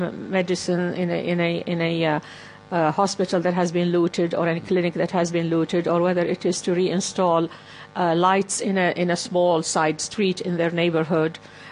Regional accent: Mosul, Nineveh, Iraq; also born or lived in Baghdad; We are from Mosul, from the north, but my father moved to Baghdad, moved the family. He was a lawyer. And up until 1991, they lived in Baghdad.

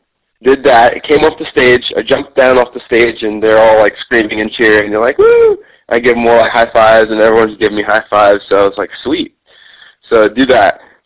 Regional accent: New York, United States; I'm from New York.

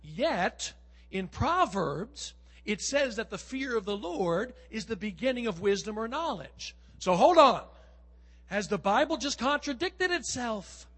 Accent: Staten Island, New York, United States; Growing up in Staten Island, I remember the good humor man.

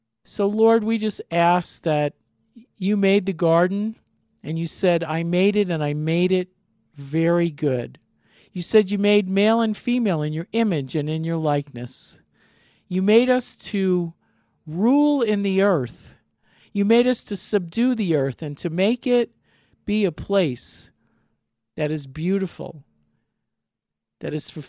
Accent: Long Island, New York, United States; born there; Hint, I was born in 1950 in Long Island, New York.

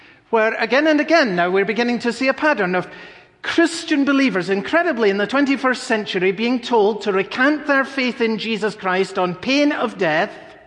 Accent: United Kingdom; Growing up in Britain, I learned early in life the history of the martyrs

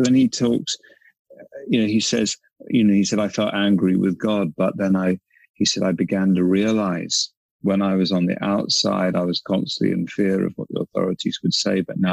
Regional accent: United Kingdom; you're Canadian, I'm British

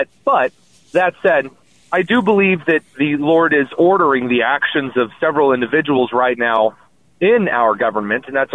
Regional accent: Midwest, United States; As a Midwesterner, I would proudly say the word scoreboard

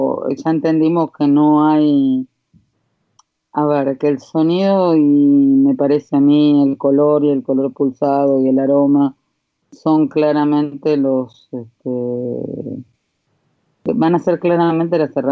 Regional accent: Argentina; creo que está como nosotros, como los argentinos

